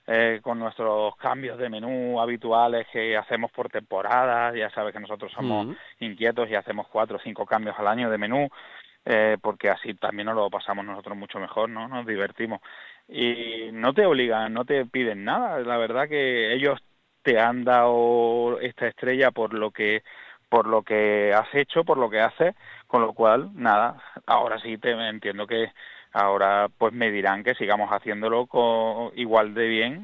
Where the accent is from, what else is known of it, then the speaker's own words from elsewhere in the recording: Córdoba, Andalusia, Spain; somos la capital andaluza con más estrellas, la ciudad andaluza con más estrellas